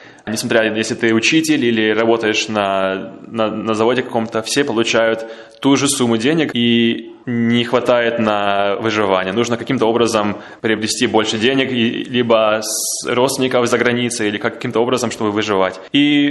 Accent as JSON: {"language": "Russian", "country": "Ukraine", "tie": "born there", "said": "Я родился уже после советской власти, уже это была Украина"}